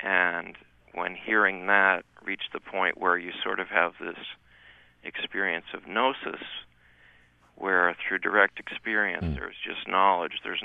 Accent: Scotland, United Kingdom; I'm Scottish.

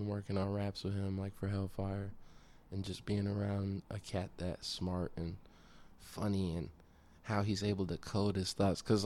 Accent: Chicago, Illinois, United States; moved away; also born or lived in Maine / New Hampshire; I was born in Chicago. My family's from Chicago. I'm originally from Chicago.

